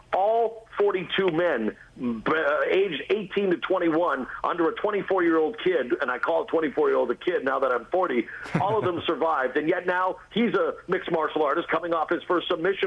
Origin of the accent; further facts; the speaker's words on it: Mount Lehman, British Columbia, Canada; getting to be on CBS as a Canadian boy from Mount Lehman, British Columbia